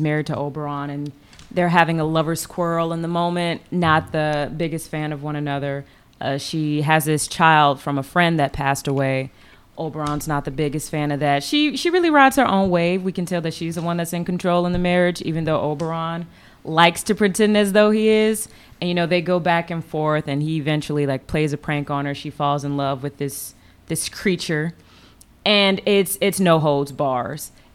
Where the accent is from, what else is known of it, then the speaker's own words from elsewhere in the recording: Chicago, Illinois, United States; I'm originally from Chicago.